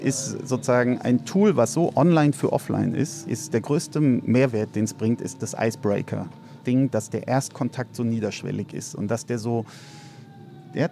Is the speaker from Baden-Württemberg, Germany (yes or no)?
yes; Heidelberg, Baden-Württemberg, Germany; Weil ich habe in Heidelberg, wo ich aufgewachsen bin, bis heute 2, 3 enge Freunde.